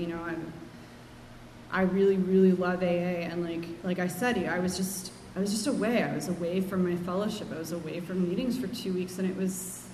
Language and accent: English; New York, United States; Like, I'm a New Yorker.